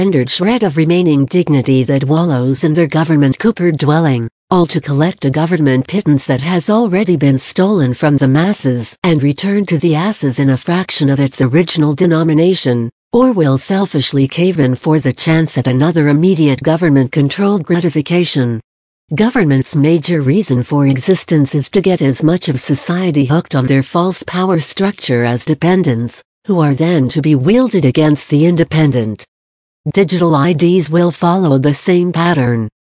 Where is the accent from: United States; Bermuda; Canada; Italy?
Canada; Being a Canadian citizen that truly cares about responsibility, accountability, true sovereignty, hard work, honesty, intelligent governance, vigilance, and other life-affirming positive attributes, I wrote this article